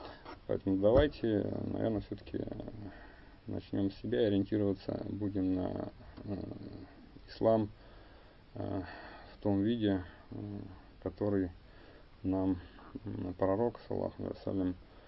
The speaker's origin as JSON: {"language": "Russian", "region": "Bashkortostan", "country": "Russia", "tie": "born there", "moved": "yes", "said": "Вот я родился в России, моя родина — Россия. Если брать, значит, глубже, может быть, там я родился в Башкирии, наверное, Башкортостан, хотя я большую часть жизни прожил уже не там, поэтому для меня родина Россия, и я, альхамдулилля, считаю себя мусульманином."}